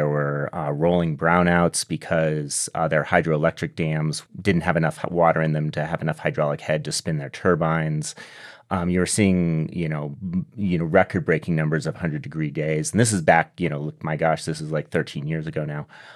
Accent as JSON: {"language": "English", "region": "Southwest", "country": "United States", "tie": "born or raised there", "said": "because I grew up in the Southwest, and so I've always been aware of water and drought issues."}